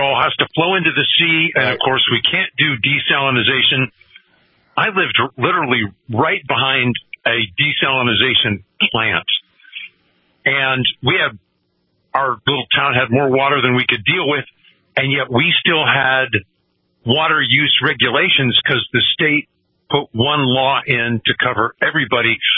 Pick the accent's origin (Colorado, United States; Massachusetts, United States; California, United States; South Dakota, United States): California, United States; Bill, you know that I'm a refugee from California, right?